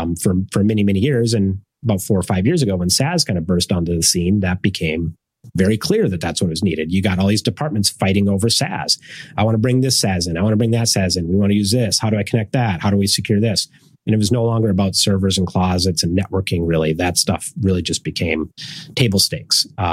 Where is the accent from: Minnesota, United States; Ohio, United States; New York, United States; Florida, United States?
Minnesota, United States; moved away as an adult; now in California, United States; I grew up in Minnesota, so I moved to California when I was about 22 through an acquisition of a startup I was working at.